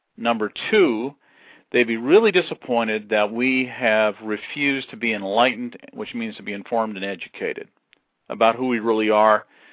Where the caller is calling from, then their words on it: Valparaiso, Indiana, United States; I'm calling you from Valparaiso, Indiana.